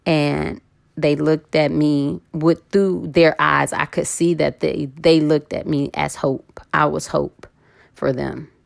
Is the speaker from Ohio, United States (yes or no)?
yes; Cleveland, Ohio, United States; Like I said, growing up, I'm from Cleveland. I told y'all that.